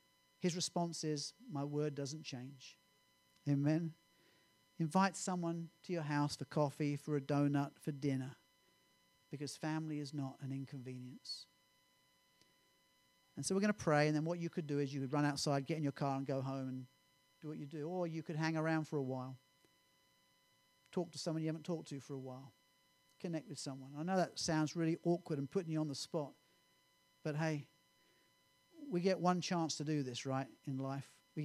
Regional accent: United Kingdom; this is not me being all British and European on you, because British people

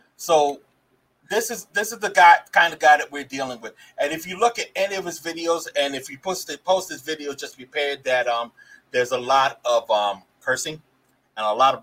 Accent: Somerset, New Jersey, United States; And he went to my hometown, Somerset, New Jersey.

